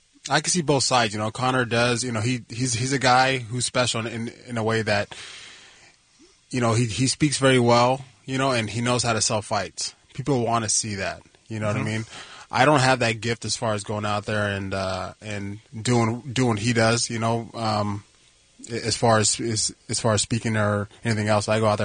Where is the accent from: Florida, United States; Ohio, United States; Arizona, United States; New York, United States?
Arizona, United States; now in San Jose, United States; since I've started fighting, I've lived in San Jose, and originally I'm from Arizona, so I would say my number one team is the Coyotes.